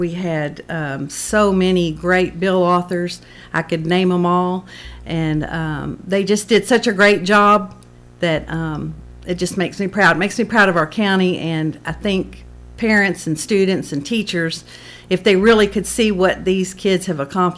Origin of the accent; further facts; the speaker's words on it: Kentucky, United States; moved away as an adult; As you know, I'm from Kentucky. We've been here about 11 years, and I participated with them.